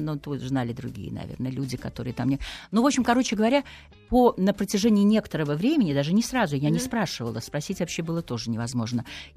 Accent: Estonia; Поскольку я родилась и выросла в Эстонии, и первый раз попала в Москву, мне кажется, было там лет 17 или 16

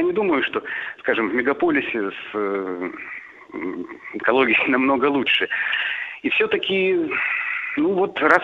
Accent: Chukotka Autonomous Okrug, Russia; moved away; Я уехал с Чукотки, там надо более решительным быть человеком, чтобы с Чукотки или с Камчатки уехать.

